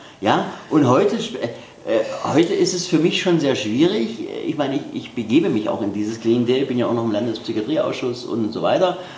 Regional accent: Bernburg, Saxony-Anhalt, Germany; Ja, wie gesagt, ich stamme ja aus Bernburg und es ist immer schön, hier in den Harz zu fahren

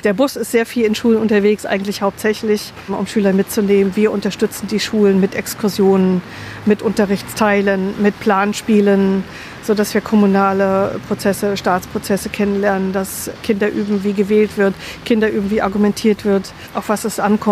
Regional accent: East Germany, Germany; born or raised there

